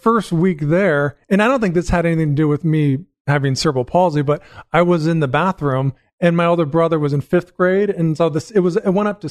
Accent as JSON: {"language": "English", "town": "Carlsbad", "region": "California", "country": "United States", "tie": "born or raised there", "also_born_or_lived": "Oceanside", "said": "No, I was born in Oceanside. Like, I grew up in Carlsbad."}